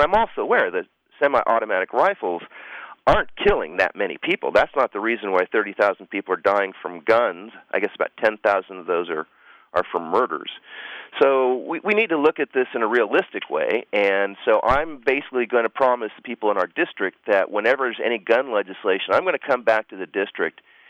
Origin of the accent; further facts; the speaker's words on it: Los Angeles, California, United States; I grew up in Los Angeles and went to college in San Diego.